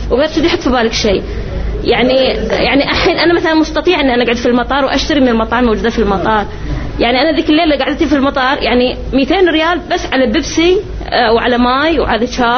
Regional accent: Bahrain; احنا جايين مستانسين ان احنا من البحرين

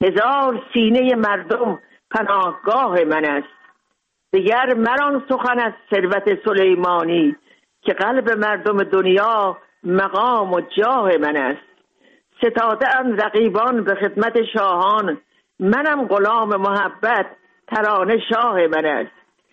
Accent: Mashhad, Razavi Khorasan, Iran; born or raised there

